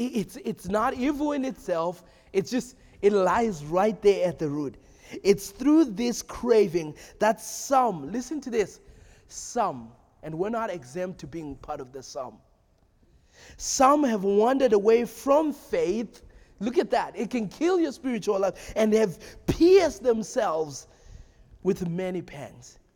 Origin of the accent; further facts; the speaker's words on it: United States; And I'm no longer exempt because I'm an American.